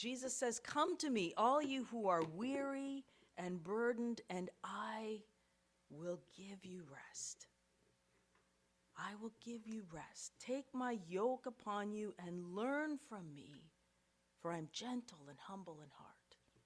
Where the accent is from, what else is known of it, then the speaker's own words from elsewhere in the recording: Ethiopia; So many of you know that I grew up in East Africa, and my parents were missionaries in Ethiopia.